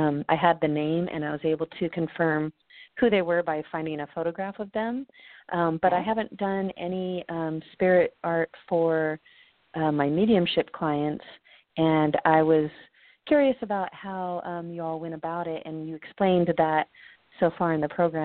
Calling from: Sausalito, California, United States; I'm calling from Sausalito, California.

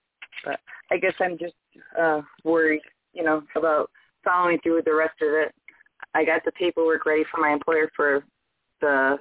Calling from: New York, United States; I'm actually calling from New York.

